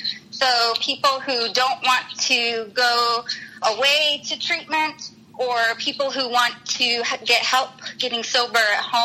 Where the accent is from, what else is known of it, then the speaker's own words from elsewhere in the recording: Utah, United States; I grew up in Utah, so maybe people there talk very animated.